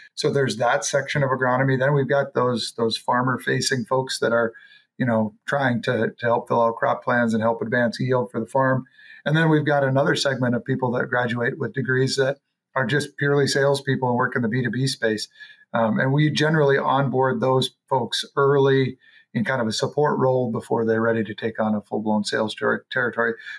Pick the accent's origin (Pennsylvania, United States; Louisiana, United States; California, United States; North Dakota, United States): North Dakota, United States; I grew up in North Dakota and started my career in North Dakota.